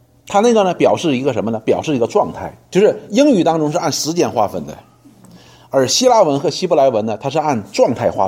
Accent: China; 但是我们中国人又发明出来4个，为了考试嘛

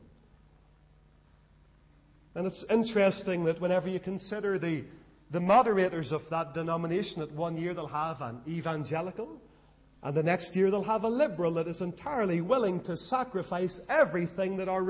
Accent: Lisburn, Northern Ireland, United Kingdom; I met a man who was an elder in a Presbyterian church in my hometown of Lisburn

